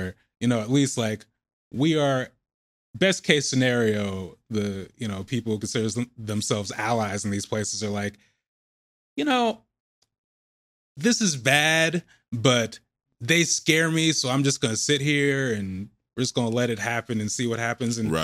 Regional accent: Lake Oswego, Oregon, United States; I grew up in Lake Oswego, Oregon.

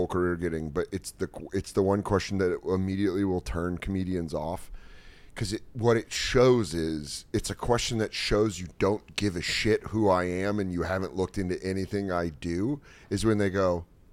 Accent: Hartford, Connecticut, United States; born there; I don't care that I was born in Hartford.

